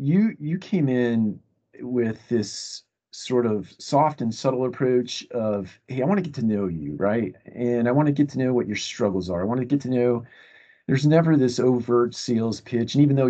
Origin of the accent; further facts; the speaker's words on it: Marion, Ohio, United States; I'm actually from Ohio, Marion, little town